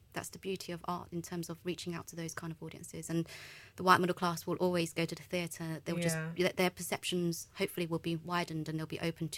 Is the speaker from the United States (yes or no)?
no; Nigeria; I'm Nigerian.